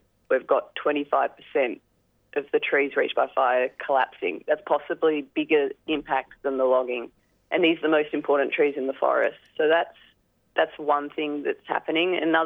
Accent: Australia; growing up in Australia, we take on a lot of myths about fire in the landscape.

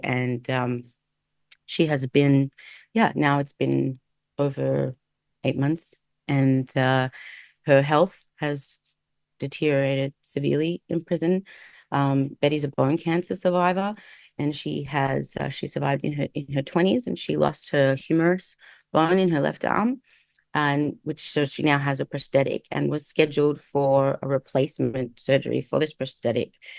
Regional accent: Melbourne, Victoria, Australia; now in Los Angeles, United States; I'm originally from Melbourne, now based in LA.

